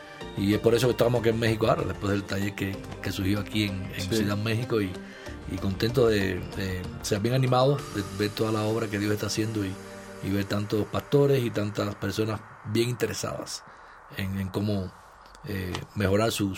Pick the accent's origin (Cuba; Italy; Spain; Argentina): Cuba; somos cubanos, vivimos en Cuba